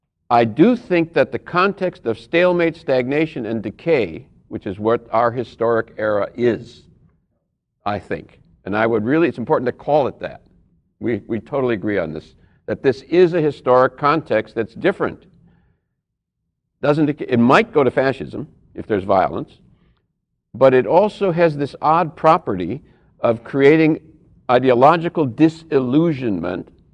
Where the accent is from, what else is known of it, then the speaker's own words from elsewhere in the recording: Racine, Wisconsin, United States; I'm from Racine, Wisconsin.